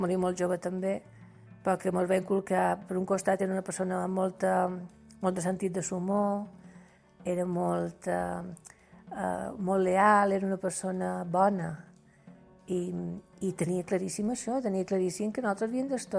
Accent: Palma, Balearic Islands, Spain; born there; A Palma, en el carrer del Vi. Estava per Puig de Sant Pere.

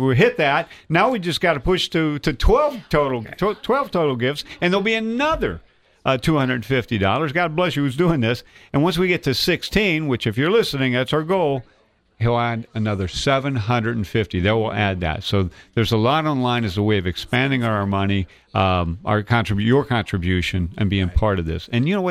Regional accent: Springfield, Ohio, United States; I grew up in Springfield, Ohio, and I didn't know priests moved around.

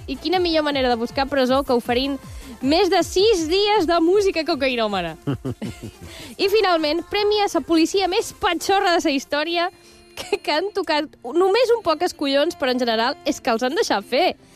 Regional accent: Ibiza, Balearic Islands, Spain; Com a eivissenca

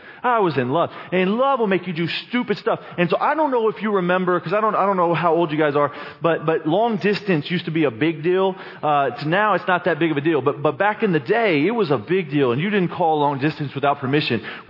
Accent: Cuero, Texas, United States; Except we didn't have a bottle, and I'm from Cuero, Texas.

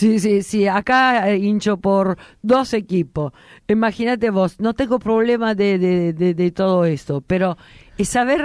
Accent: Italy; Spanish is a second language; Sí, porque seguramente yo que soy italiana

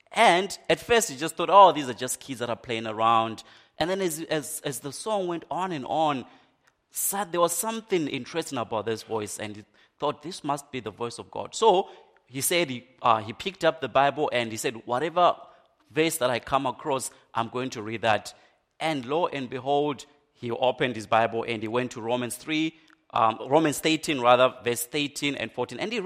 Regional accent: Zimbabwe; my native country of Zimbabwe. Many of you know that I'm originally from Zimbabwe

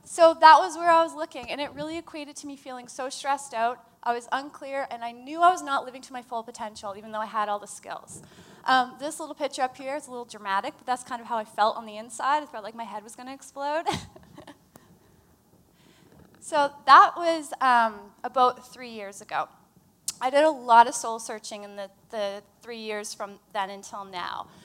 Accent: Halifax, Nova Scotia, Canada; I'm from Halifax

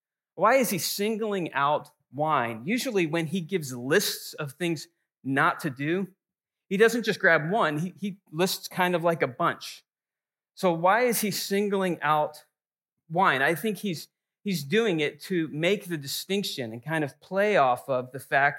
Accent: New England, United States; I grew up in New England, and so we went to games in Boston

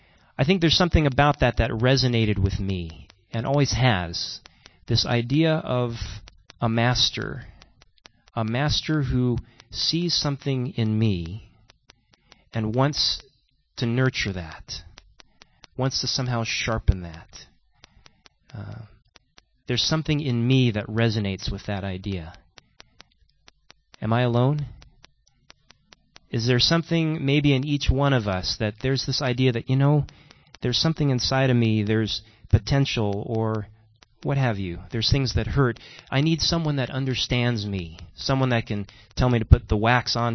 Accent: Pacific Northwest, United States; Growing up where I grew up in the States, in the Northwest, we called it, no offense y'all, the Great White North, where I was from.

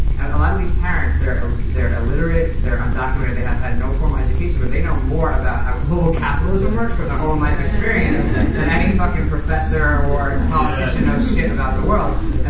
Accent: New York, United States; I'm from New York.

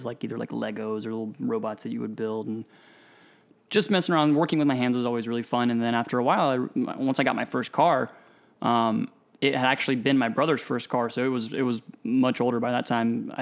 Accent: Croatia; born there; first language Croatian; English is a second language; Well, I was born in Croatia. It's in Eastern Europe.

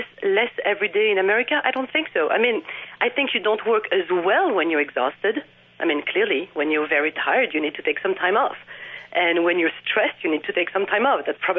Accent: France; the way we had as I grew up in France.

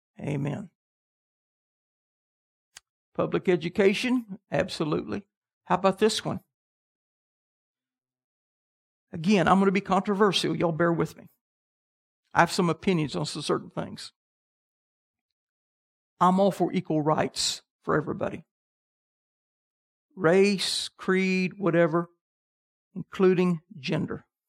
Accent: Huntsville, Alabama, United States; When I grew up in Huntsville, Alabama during the middle of the space race.

